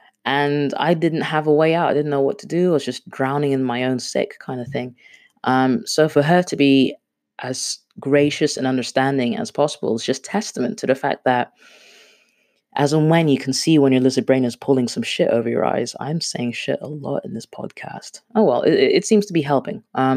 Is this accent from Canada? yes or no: no; Kenya; being a Kenyan kid, right, I might be a bit of a third culture kid, and I am a third culture kid, but by the same token, I am completely unapologetically Kenyan.